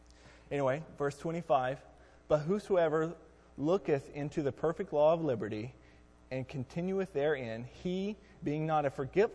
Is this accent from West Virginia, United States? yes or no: no; Texas, United States; see, I'm originally from Texas, so I definitely am more of a Texan than a Yankee, but anyway.